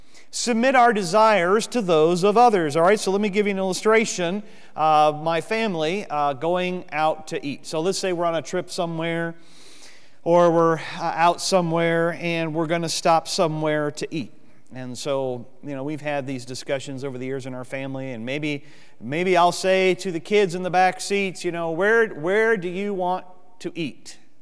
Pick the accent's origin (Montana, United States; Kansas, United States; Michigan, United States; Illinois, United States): Michigan, United States; You know, when I was a kid and growing up in Michigan